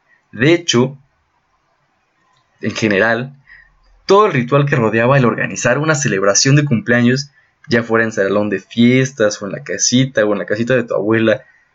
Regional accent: Mexico; todas las tradiciones que vamos jalando con el paso del tiempo como mexicanos

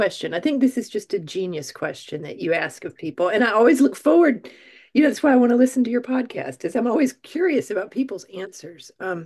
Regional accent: Georgia, United States; I grew up in the Deep South. I grew up in Georgia, right on the Florida line, in a small town, and this was in the mid-80s when I was 18.

